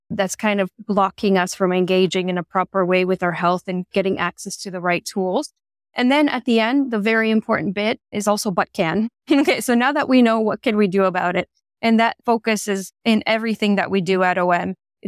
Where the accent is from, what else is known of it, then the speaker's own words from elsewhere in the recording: Canada; moved away as an adult; also born or lived in France; I'm Canadian, but I've moved out of Canada a long time ago after school. I moved to France. I was working there for 6 years. And I've been in Asia for about 13 years now.